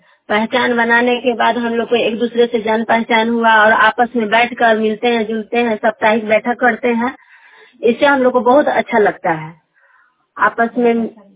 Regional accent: Gopalpur, Bihar, India; गोपालपुर पंचायत के रहने वाली हूँ।

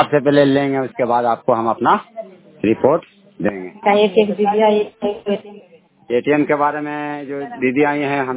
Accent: Khokhna, Bihar, India; मैं ग्राम खोखना का निवासी हूँ, जिला नालंदा है।

